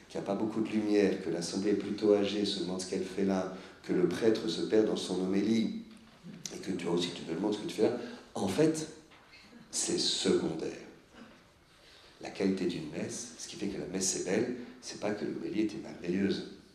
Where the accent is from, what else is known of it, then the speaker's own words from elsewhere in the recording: France; nous on est très intelligents parce qu'on est français